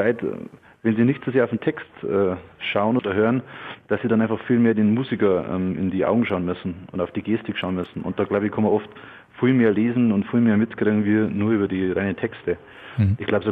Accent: Bavaria, Germany

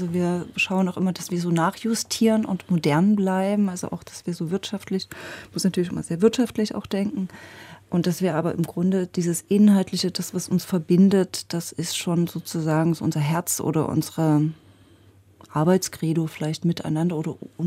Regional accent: eastern Germany, Germany; ich komme ja selber auch aus dem Osten

